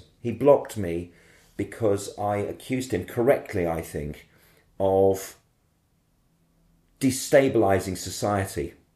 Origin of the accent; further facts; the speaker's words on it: Birmingham, West Midlands, United Kingdom; literally the next train station to his shop in Birmingham. And suddenly, with all that in my mind, being a Brummie, being associated with Aston Villa, being part of a tribe, suddenly I wasn't.